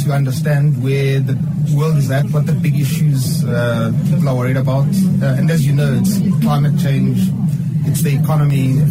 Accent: South Africa; I come from Africa and South Africa.

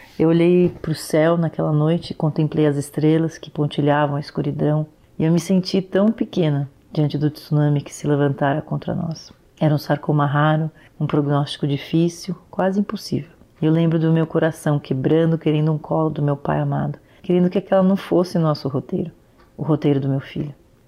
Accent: São Paulo, Brazil; eu sou de São Paulo, capital, e eu frequento a Igreja Internacional do Calvário.

